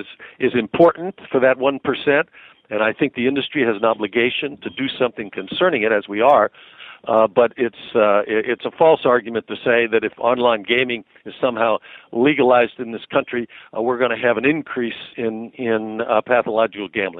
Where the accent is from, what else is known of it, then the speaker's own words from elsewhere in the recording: Nevada, United States; now in Washington, United States; and they came to me because I'm originally from Nevada, and I represented a lot of companies before Nevada gaming authorities over the years.